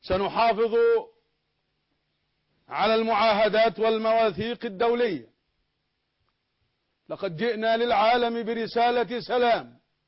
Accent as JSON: {"language": "Arabic", "country": "Egypt", "said": "إننا كمصريين مسلمين ومسيحيين"}